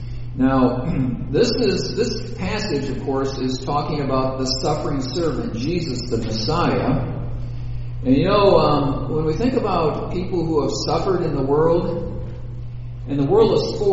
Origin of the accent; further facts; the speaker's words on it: Michigan, United States; now in Chicago, United States; I was born and raised in Michigan, but I've lived in Chicago for 22 years.